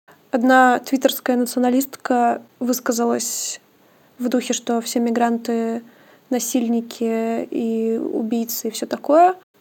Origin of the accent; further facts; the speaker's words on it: Omsk, Omsk Oblast, Russia; Я просто тоже из Омска.